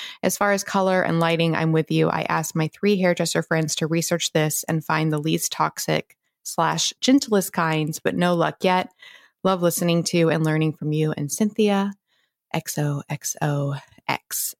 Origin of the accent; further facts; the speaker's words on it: Memphis, Tennessee, United States; also born or lived in Virginia; Yeah, well, I was here till I was 10. And then I was in Memphis my formative years of 10 until 17. So middle school and high school, elementary school part of it.